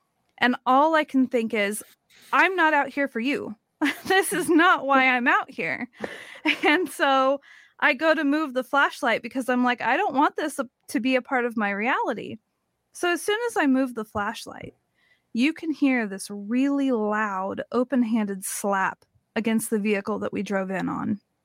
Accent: Oregon, United States; here I am from Oregon, and in Oregon at night, the sound, it's really quiet

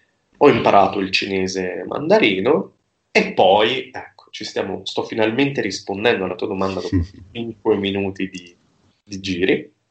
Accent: Termoli, Molise, Italy; io provengo dal Molise, da Termoli, che è una delle città più grandi del Molise, 35.000 persone, quindi vengo da una parte del mondo estremamente rurale.

